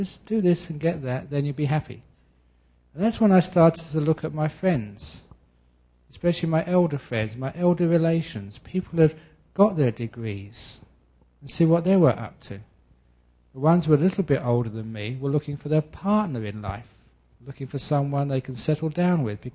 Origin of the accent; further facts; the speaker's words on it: London, United Kingdom; My early life growing up in London, going to school.